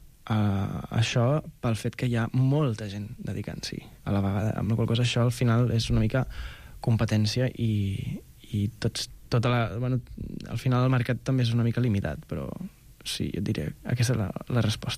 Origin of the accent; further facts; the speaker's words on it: Igualada, Catalonia, Spain; El presentem allà, que jo sóc d'Igualada i ara estic vivint